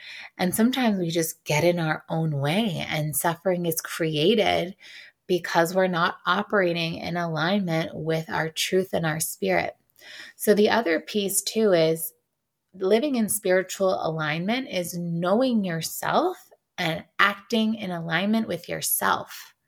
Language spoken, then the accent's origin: English; New York City, New York, United States; And diversity and growing up in New York City was like an amazing education.